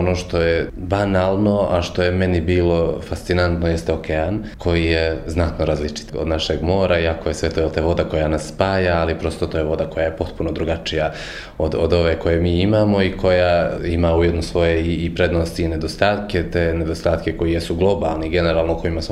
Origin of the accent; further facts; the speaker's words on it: Montenegro; ja sam bio jedini iz Crne Gore